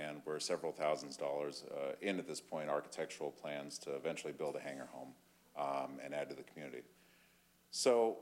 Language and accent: English; Alaska, United States; I'm an attorney from Alaska. I own a law firm there.